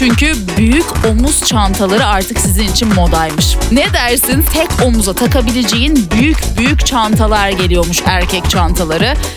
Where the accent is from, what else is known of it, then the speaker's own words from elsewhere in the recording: İzmir, Turkey; Bugünün trendinden bahsederken ben de bir İzmirli olarak merak ettim.